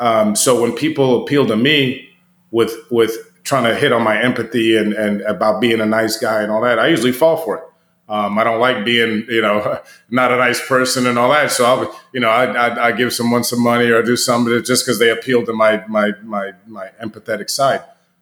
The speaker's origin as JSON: {"language": "English", "region": "East Coast", "country": "United States", "said": "I'm from the East Coast, so I already had to think on that one."}